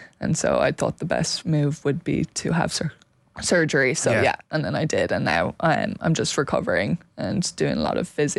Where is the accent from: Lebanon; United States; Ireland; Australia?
Ireland; it is hard to believe as an Irish tennis player that you can make it as a professional player